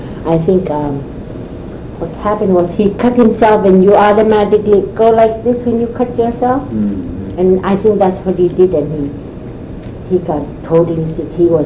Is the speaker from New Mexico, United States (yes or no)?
no; Kaktovik, Alaska, United States; I remember him being spotted when we were growing up in Kaktori. And then going to grade school.